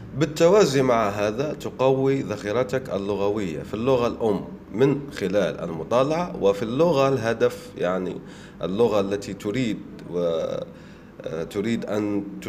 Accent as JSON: {"language": "Arabic", "town": "El Oued", "region": "El Oued Province", "country": "Algeria", "said": "وهو من يعني من بلدتي من وادي سوف"}